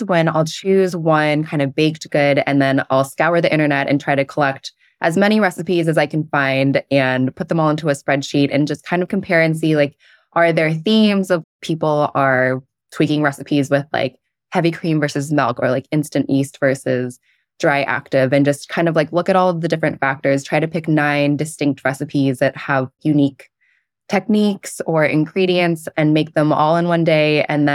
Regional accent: San Mateo, California, United States; now in Houston, United States; So I grew up in San Mateo, which is Northern California.

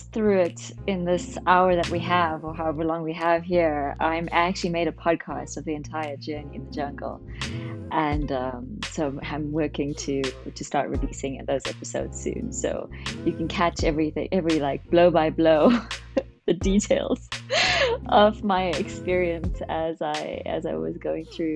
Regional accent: South Africa; Yeah, so, I look very Indian, people would say, but I'm actually South African.

